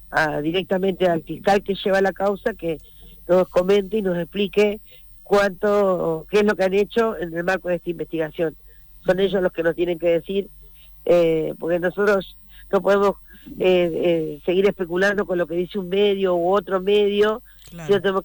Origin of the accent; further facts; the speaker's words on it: Cipolletti, Río Negro, Argentina; porque somos de acá, somos de Cipolletti, toda nuestra vida, tenemos nuestra familia